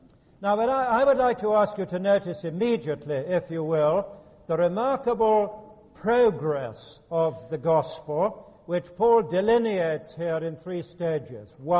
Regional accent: Southern US, United States; accent: Southern; You'll have to forgive my southern accent because it's not very good.

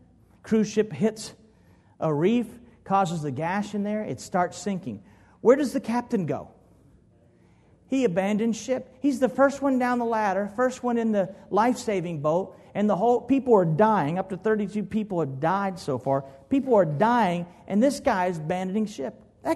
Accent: Los Angeles, California, United States; I'm from California and Los Angeles in the basin area

